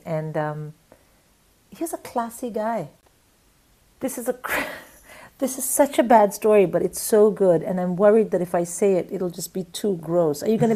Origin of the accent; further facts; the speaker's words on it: India; And I was from India. I was like, no, I will not have alcohol before I read you my essay.